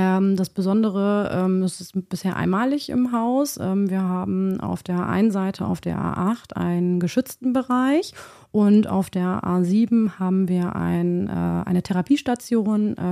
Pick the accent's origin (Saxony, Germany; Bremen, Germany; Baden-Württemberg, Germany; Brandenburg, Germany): Bremen, Germany; Bremerhaven; Ich bin über Umwege hierher gelangt. Ich komme nämlich eigentlich aus Bremerhaven.